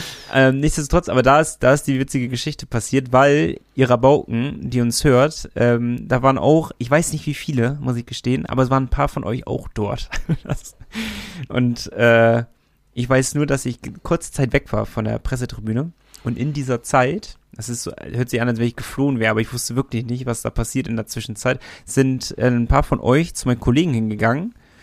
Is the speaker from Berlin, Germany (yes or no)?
no; Bremen, Germany; Gerade als Bremer eingefleischter Bremerhavener-Fan